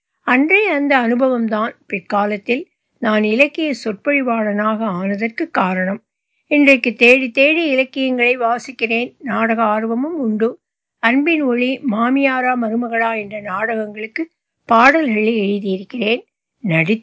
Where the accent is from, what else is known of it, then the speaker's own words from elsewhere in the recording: Nathikudi, Tamil Nadu, India; மாவட்டத்தில் நதிக்குடி கிராமத்தில் ஜனவரி 6ஆம் தேதி 1944 … தம்பதிக்கு மூத்த மகனாக பிறந்தேன்.